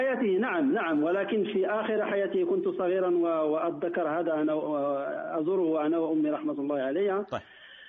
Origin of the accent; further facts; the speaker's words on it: Morocco; عندنا في المغرب المرأة التي عليها عدة تلبس اللباس الأبيض